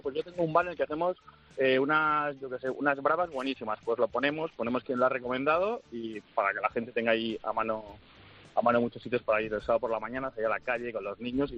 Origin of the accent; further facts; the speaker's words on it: Madrid, Community of Madrid, Spain; Yo te hablo de Madrid, que somos de Madrid.